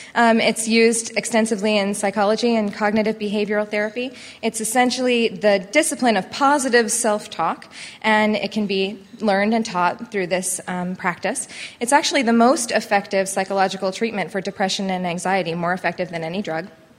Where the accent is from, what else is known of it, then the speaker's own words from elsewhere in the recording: Fort Collins, Colorado, United States; So a little bit about me. I'm from Fort Collins, Colorado. These are some pictures of my home.